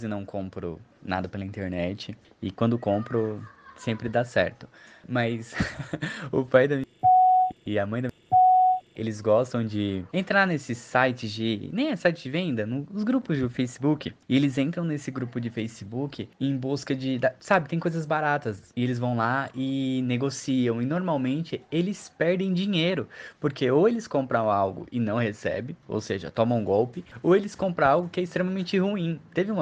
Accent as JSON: {"language": "Portuguese", "town": "Itaquaquecetuba", "region": "São Paulo", "country": "Brazil", "said": "tenho 29 anos, sou da cidade de Itaquaquecetuba, São Paulo."}